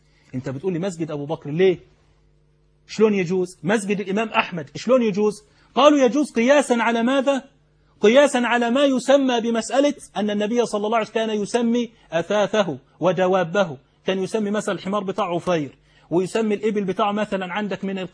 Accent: Egypt; طبعا احنا عندنا في مصر الآن النائب العام يشتغل بالأوراق

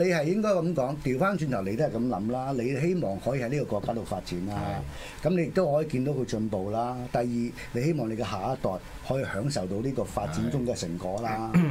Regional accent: Hong Kong; 對我們香港人來說真的很正。

